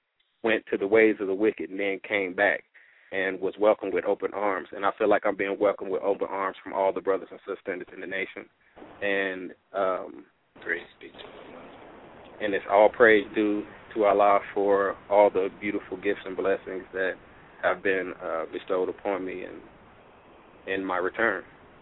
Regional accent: Peoria, Illinois, United States; I'm originally from Peoria, Illinois.

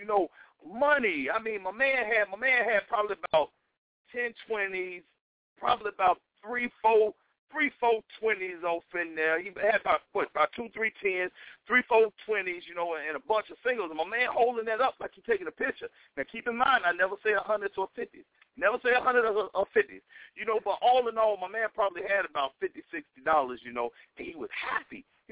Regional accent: the South, United States; accent: Southern US; Y'all see me using my down south accent.

